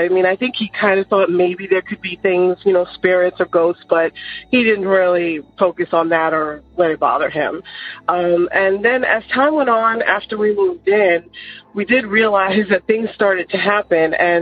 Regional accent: New York, United States; born or raised there; now in Georgia, United States

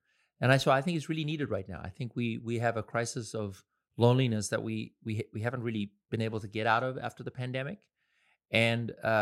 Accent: Pretoria, Gauteng, South Africa; I grew up in Pretoria, which was the capital of the apartheid government.

